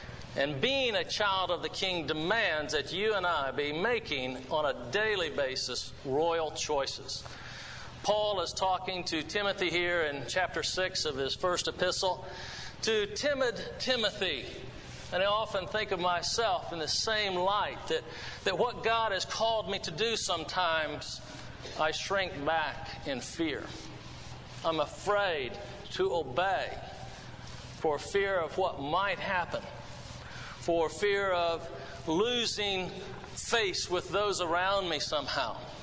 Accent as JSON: {"language": "English", "town": "Grand Rapids", "region": "Michigan", "country": "United States", "tie": "born there", "also_born_or_lived": "Jacksonville, Florida", "said": "They actually tell me, though, that I was born in Grand Rapids."}